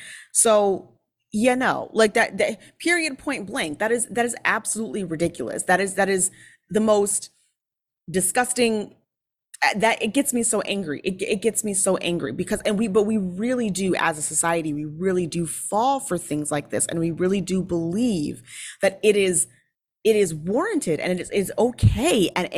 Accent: Minnesota, United States; accent: northern dialect; I am Minnesotan, first of all, so I have a northern dialect, and I was raised in suburban Minnesota, so I don't speak like I'm from Georgia, I don't speak like I'm from Tennessee

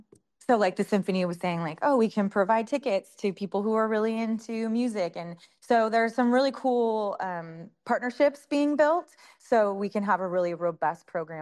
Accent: California, United States; now in Humboldt, United States; I grew up in the Bay Area and went away to school during the Silicon Valley boom. And when I got back after I graduated from college, got back to San Jose, I just knew that I couldn't stay there

